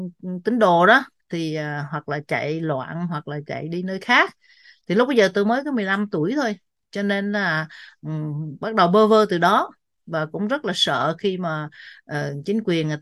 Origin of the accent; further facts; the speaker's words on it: Quang Ngai, Vietnam; born there; moved away as an adult; also born or lived in Huế / Đà Lạt; Tôi sinh ra ở Quảng Ngãi rồi sau đó thì ra ra Huế học đại học sư phạm 4 năm. Rồi sau đó khi ra trường thì lên Đà Lạt dạy 6 năm.